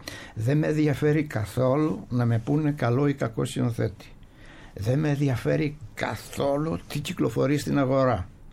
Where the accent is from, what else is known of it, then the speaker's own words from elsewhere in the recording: Greece; επειδή είμαι Έλληνας του ελληνικού αισθήματος